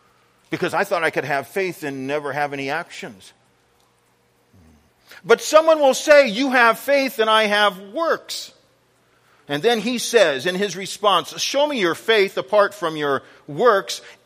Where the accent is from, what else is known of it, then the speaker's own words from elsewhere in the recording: San Bernardino, California, United States; Now, I'm from San Bernardino.